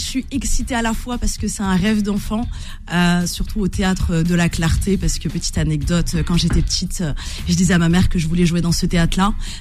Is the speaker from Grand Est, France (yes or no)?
no; Saint-Cloud, Île-de-France, France; born there; Ouais, 35 ans, je suis née à Saint-Cloud, je vis à Boulogne-Billancourt et je suis algérienne-guadeloupéenne.